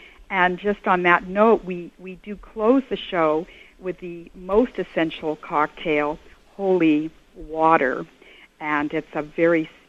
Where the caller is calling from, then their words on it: New York City, New York, United States; Hi. Yeah, I'm calling from New York City.